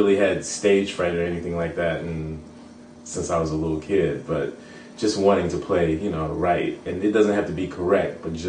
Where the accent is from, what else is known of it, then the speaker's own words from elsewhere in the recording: Hampton, Virginia, United States; I don't know if you know, but I'm from Hampton, Virginia.